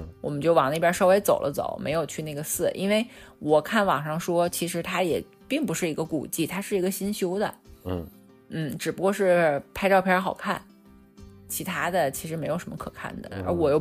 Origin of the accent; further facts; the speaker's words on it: Beijing, China; 然后说你们从哪儿来的，我们说从北方北京什么什么的